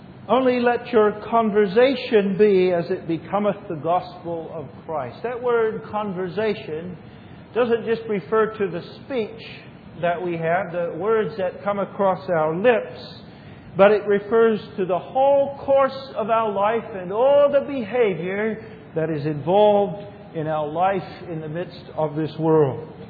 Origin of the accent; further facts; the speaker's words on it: Australia; now in United States; if I, as an Australian, would become naturalized, become a United States citizen